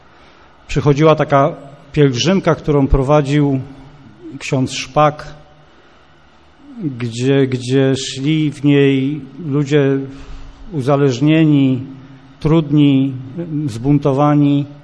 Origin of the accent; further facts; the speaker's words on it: Wąbrzeźno, Kuyavian-Pomeranian Voivodeship, Poland; Pochodzę z mojego miasteczka w województwie byłym toruńskim, Wąbrzeźno.